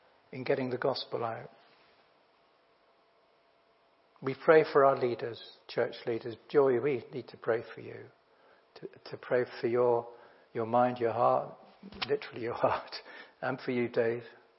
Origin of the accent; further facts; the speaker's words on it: United Kingdom; I think we're very British sometimes.